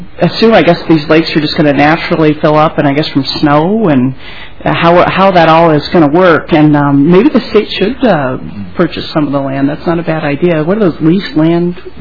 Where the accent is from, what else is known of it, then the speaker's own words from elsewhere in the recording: the West, United States; And I grew up in the West.